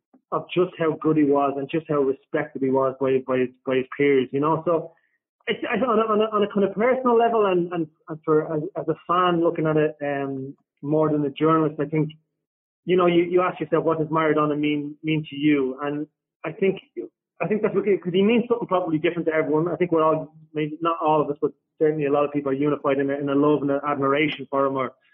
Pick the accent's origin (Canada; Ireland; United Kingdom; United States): Ireland; even as an Irishman, I wanted to be able to score goals like the hand of God against England